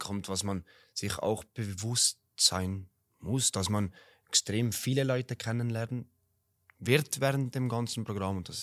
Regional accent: Valais, Switzerland; für mich als Walliser ist das so oder so eine, ja, eine andere Hausnummer sozusagen.

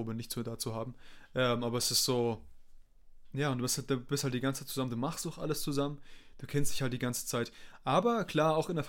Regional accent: Singen, Baden-Württemberg, Germany; als ich in Singen war, also da, wo wir herkommen, wir kommen eigentlich ursprünglich aus dem Bodensee, vom Bodensee

